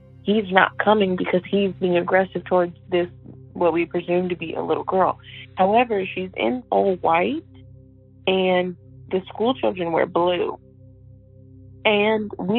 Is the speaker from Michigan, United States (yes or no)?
no; Des Moines, Iowa, United States; I'm from Des Moines, Iowa.